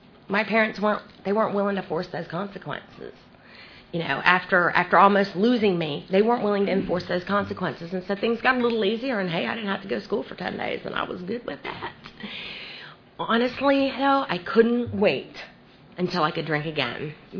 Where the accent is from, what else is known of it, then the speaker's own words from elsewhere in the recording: Indiana, United States; born there; also born or lived in Georgia / Chicago / New Jersey; So I was born in Indiana. From Indiana, we moved to Georgia. From Georgia, we moved to Chicago. From Chicago, we moved to Georgia. From Georgia, we moved to New Jersey. And from Jersey, we moved to Georgia.